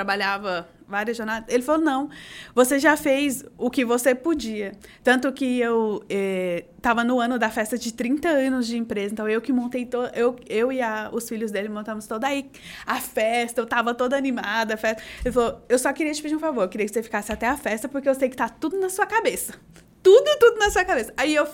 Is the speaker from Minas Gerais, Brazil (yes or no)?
yes; Januária, Minas Gerais, Brazil; now in Campinas, Brazil; eu sou mineira. Eu vim do norte de Minas, numa cidade chamada Januária, ribeirinha do Rio São Francisco. Todo mundo fala que eu não sou mineira, porque mineiro é muito sossegado, eu sou 220, então assim, eu vim pra Campinas em 2010